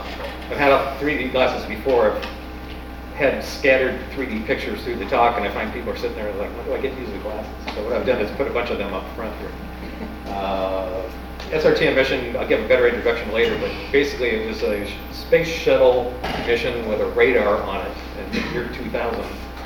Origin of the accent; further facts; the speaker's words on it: Pacific Northwest, United States; born there; I was born in the Pacific Northwest, so it's nice